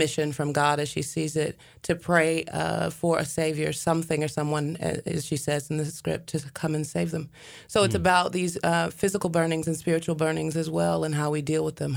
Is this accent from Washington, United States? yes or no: no; Atlanta, Georgia, United States; From Atlanta, Georgia.